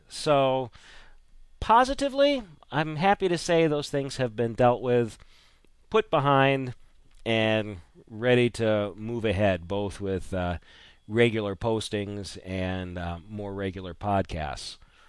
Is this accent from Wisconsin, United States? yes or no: no; Florida, United States; moved away; Growing up in Florida, all we ever had was green and brown. But having lived up north here since 82